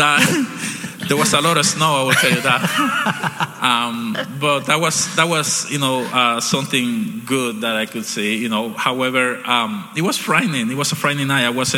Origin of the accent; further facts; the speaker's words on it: Honduras; I'm from Honduras, in Central America. And I grew up in a small town. A small family with very little resources. I grew up in a very. I was born in a broken family.